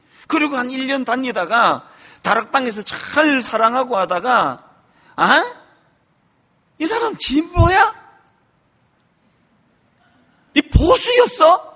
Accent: Gyeongsang, South Korea; 제가 경상도 사람이니까 이렇게 말했을 거예요.

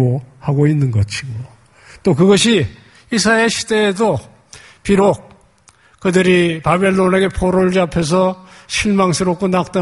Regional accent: Seoul, South Korea; 저는 70년대 초반에 한강이 내려다 보이는 응봉동이라는 곳에 살았는데요.

